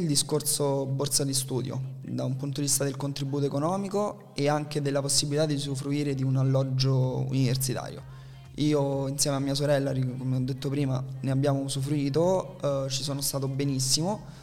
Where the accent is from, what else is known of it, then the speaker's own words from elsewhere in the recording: Lazio, Italy; Allora, io vengo dai Castelli Romani, si trovano vicino Roma